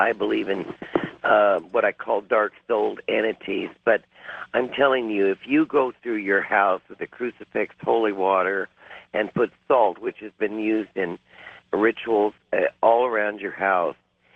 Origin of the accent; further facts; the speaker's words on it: Kansas City, Missouri, United States; because I grew up in Kansas City, Missouri